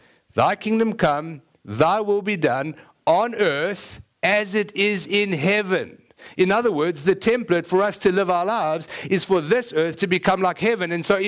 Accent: South Africa; I'm South African.

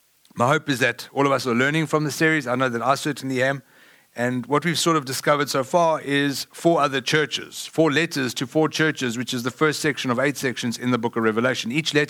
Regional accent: South Africa; I am from South Africa. We don't have Bengals in South Africa. We have Lions and we watch rugby.

